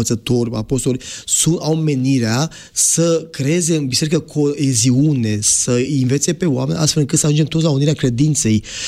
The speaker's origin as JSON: {"language": "Romanian", "country": "Romania", "said": "Nu înseamnă că mi-e rușine că sunt român."}